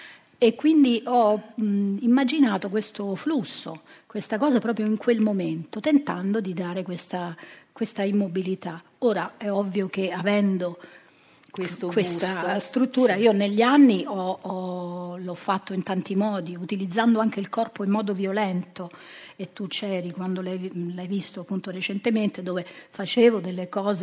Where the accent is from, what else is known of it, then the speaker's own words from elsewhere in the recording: Latina, Lazio, Italy; born there; Sono nata a Latina.